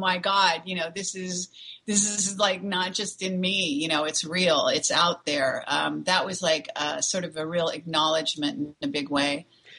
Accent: California, United States; also born or lived in Palo Alto; So I really was a California kid at Northern California. I was born in Palo Alto and I grew up in Apple, where Apple Computer is now, which when I was growing up was all orchards.

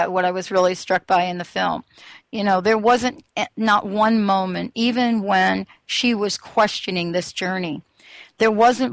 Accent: New York, United States; It's got to be the Buddhist pronunciation. I'm from New York, so it's got to be Mara.

